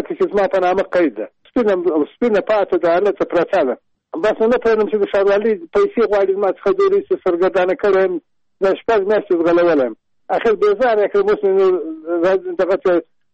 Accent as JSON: {"language": "Pashto", "region": "Nimruz", "country": "Afghanistan", "lives_now": "Kabul, Afghanistan", "said": "ټلیفون مې د کابل نه کړی اصلا زه د نیمروز د ولایت یم"}